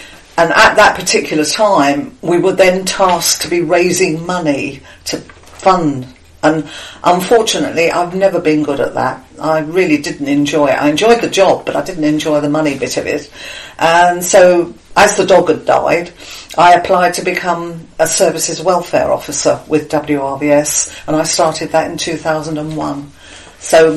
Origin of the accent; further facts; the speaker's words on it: London, United Kingdom; also born or lived in Poole / Cumbria; I come originally from London. I joined WRVS when I was living in Poole, and I worked in Dorset and I worked in Berkshire, and then I moved up to Cumbria